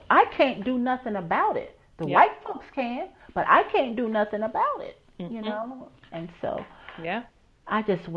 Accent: United States; I was raised in America.

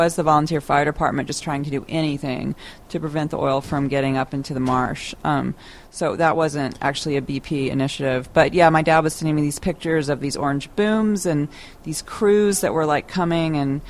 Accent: Mobile, Alabama, United States; I'm from Mobile, and that's about.

